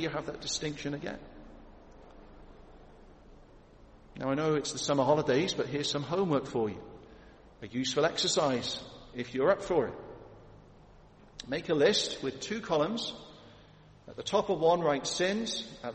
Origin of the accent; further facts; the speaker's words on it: Birmingham, West Midlands, United Kingdom; the Commonwealth Games have been taking place in Birmingham, my hometown, and I believe tomorrow is the final day. I'm actually heading up there to see my mum.